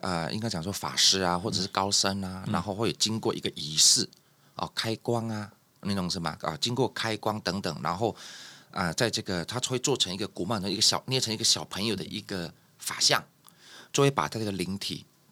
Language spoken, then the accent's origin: Chinese; Hong Kong; born there; 那因为我本身小时候是在香港出生的，那我小的时候家里是供奉四面佛。